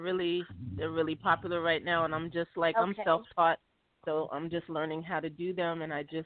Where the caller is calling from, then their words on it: Miami, Florida, United States; I'm from Tampa, and I live in Tampa.